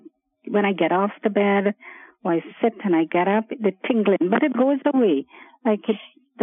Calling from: Toronto, Ontario, Canada; Toronto, Canada.

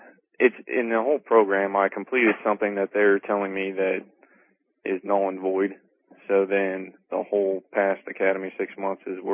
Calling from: Ohio, United States; I'm calling from Ohio today.

